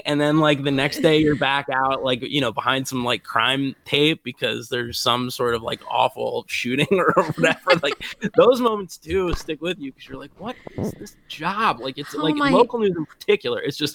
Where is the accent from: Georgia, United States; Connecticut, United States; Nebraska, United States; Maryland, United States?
Maryland, United States; Rockville; Yeah, I'm from Rockville originally. I went to Wooten for high school. I went to University of Maryland. All my family's still here pretty much.